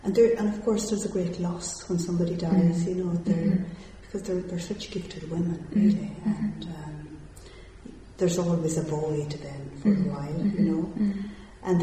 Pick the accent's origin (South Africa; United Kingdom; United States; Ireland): Ireland; Woodford, Connacht; I'm from Woodford in County Galway.